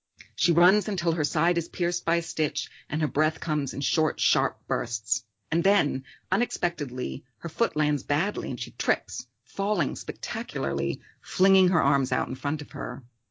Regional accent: New York, United States; also born or lived in London; I grew up in New York and then in London. But I often thought about what it meant to be German. You know, I identified as a German, and my parents sound very German. They have strong German accents and I speak fluent German.

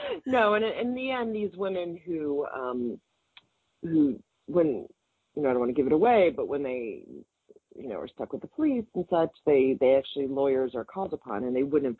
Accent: the South, United States; And I'm from the South originally.

